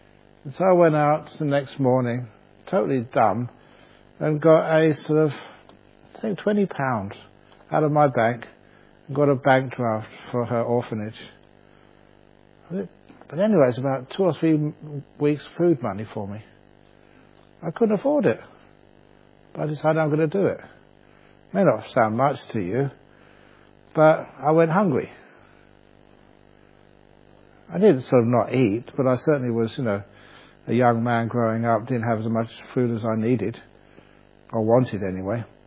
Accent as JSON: {"language": "English", "region": "England", "country": "United Kingdom", "said": "I'm English. I want a sort of a nice room, not a sauna."}